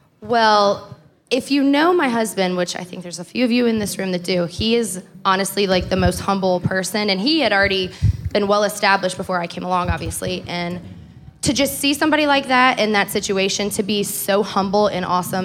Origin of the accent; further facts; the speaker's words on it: the South, United States; Like I went from LA to Vegas, but both of those cities were very difficult because I'm from the South.